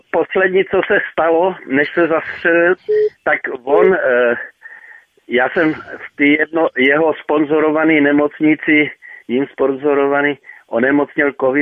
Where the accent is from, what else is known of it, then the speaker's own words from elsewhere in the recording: Moravian-Silesian Region, Czechia; já pocházím z Hlučínska.